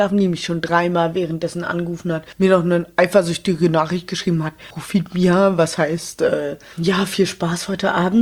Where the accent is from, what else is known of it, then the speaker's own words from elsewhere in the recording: Berlin, Germany; aber ich bin ja Berlinerin, ist mir doch egal, da trinken wir halt ein Bier in der Bahn.